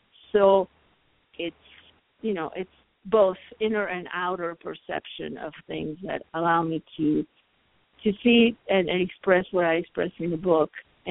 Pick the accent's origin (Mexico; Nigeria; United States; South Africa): Mexico; Well, I'm originally from Mexico